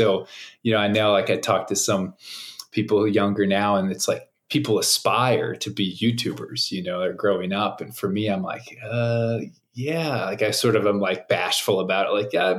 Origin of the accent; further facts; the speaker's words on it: North Carolina, United States; born there; now in Grand Junction, United States; And I was born in North Carolina, if anybody cares about that. But, you know, I don't have a whole lot of ties there. I'm 35 now.